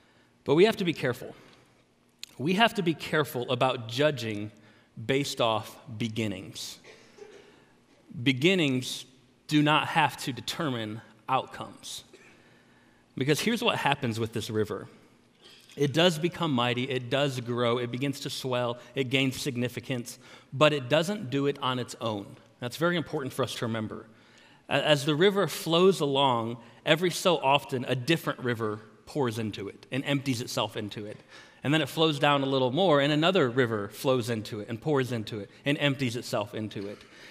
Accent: Texas, United States; but I'm from Texas, and when it rains a lot, we have creeks that are, or cricks, if that's what you want to call it, that are that full.

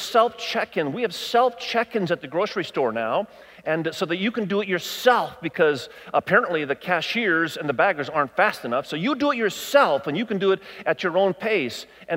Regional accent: United States; Now, as an American, and you're probably thinking the same thing I am, that is just really inefficient.

